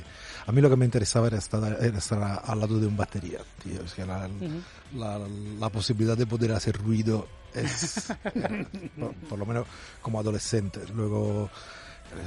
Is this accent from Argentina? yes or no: no; Italy; Spanish is a second language; now in Spain; para mí, que soy italiano